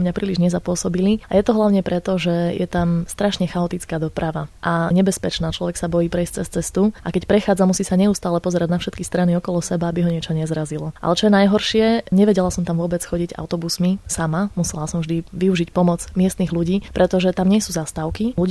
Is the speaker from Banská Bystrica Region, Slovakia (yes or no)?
no; Partizánske, Trenčín Region, Slovakia; ja som z Partizánskeho, ktoré sa pôvodne volalo Baťovany